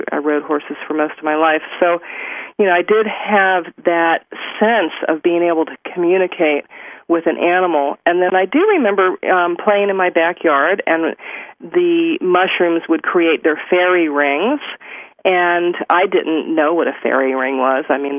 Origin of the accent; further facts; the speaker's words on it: Miami, Florida, United States; also born or lived in Victoria, Canada; I lived up in Victoria on Vancouver Island for a while, and of course born and raised in Miami, Florida.